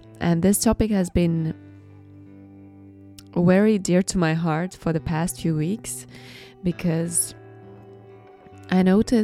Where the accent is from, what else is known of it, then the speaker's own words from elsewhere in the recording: Latvia; first language Latvian; English is a second language; moved away; I had almost no one in Latvian audience, which is my native language and the country where I was born and spent half of my life.